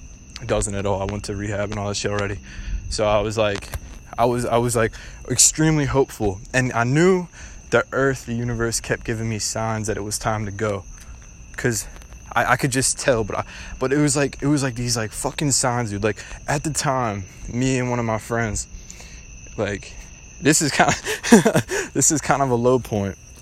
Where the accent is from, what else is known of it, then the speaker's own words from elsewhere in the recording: Philadelphia, Pennsylvania, United States; bro, I'm from Philly, and, like, I seen some shit